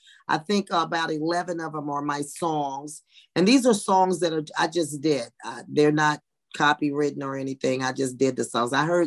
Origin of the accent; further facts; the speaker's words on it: Cartersville, Georgia, United States; also born or lived in Las Vegas, Nevada; And I was born in Las Vegas, Nevada in 1963 at the end of the strip. My mother brought me back to Georgia in 1965, 66. And I went from pre-K to college right there in Cartersville, Georgia.